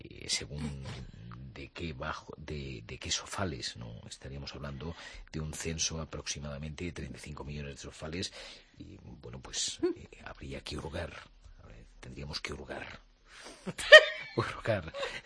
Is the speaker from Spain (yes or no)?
yes; Castilla-La Mancha, Spain; el lenguaje de mi tierra es muy cervantino. Todos los alrededores, Montiel, Villanueva, Los Infantes, Villahermosa, todos los pueblos que rodean, la verdad que tenemos un lenguaje, una manera, una forma.